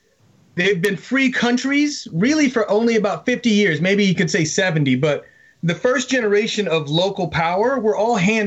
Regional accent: United States; right on. I'm an American.

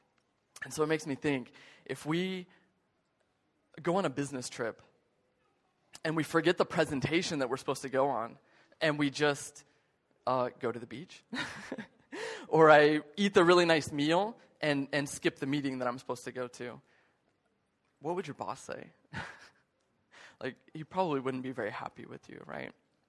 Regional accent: United States; moved away as an adult; now in South Korea; And this is my passport, my U.S. passport. I'm from the States.

